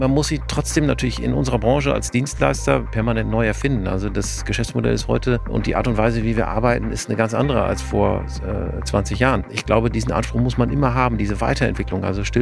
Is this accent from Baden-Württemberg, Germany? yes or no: no; North Rhine-Westphalia, Germany; Bin 46 Jahre alt mittlerweile, komme gebürtig aus dem Münsterland, wo ich mit meiner Familie, drei Kindern, zwei Hunden lebe.